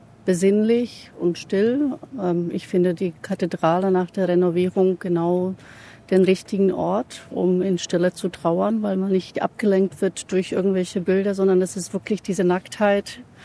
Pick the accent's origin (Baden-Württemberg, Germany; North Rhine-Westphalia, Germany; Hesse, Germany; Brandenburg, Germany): Brandenburg, Germany; Potsdam; Also ich fand das jetzt sehr angenehm und ich bin aus Potsdam, von daher hat sich der Weg schon hierher sehr, sehr gelohnt.